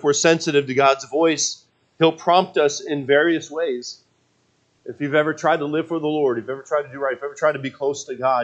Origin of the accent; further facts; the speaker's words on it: West Coast, United States; Now, I know I grew up on the West Coast, and they always have had some extremities and some things